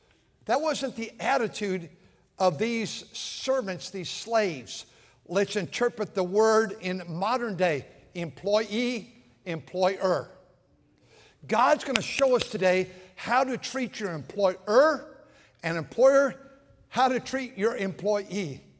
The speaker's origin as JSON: {"language": "English", "country": "United States", "tie": "born or raised there", "said": "That's the environment we grew up in America right here."}